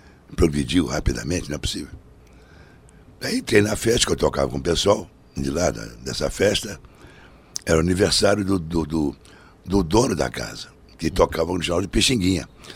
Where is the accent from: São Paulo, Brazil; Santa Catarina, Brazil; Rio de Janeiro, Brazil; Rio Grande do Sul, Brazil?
Rio de Janeiro, Brazil; Nasci, depois me mudei para Botafogo, Bangu. Meu avô tinha comprado uma casa em Bangu, aí todo mundo Bangu.